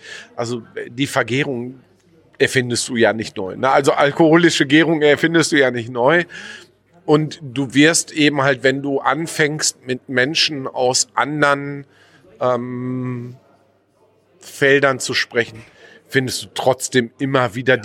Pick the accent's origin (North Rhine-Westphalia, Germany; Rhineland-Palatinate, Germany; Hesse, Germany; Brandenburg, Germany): North Rhine-Westphalia, Germany; Dortmund; ich als Ur-Dortmunder darf wahrscheinlich sagen